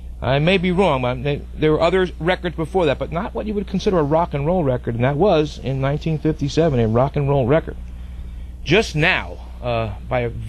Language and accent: English; Newark, New Jersey, United States; that great, great group out of Newark, New Jersey, my hometown. That's where I was born.